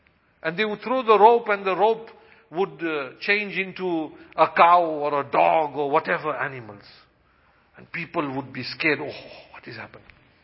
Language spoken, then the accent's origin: English; England, United Kingdom; And what is there to sniff me that I'm from England?